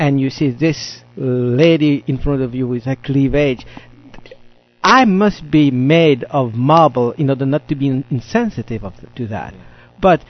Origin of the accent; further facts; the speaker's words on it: Mauritius; accent: French; I come from Mauritius. That's why my French accent.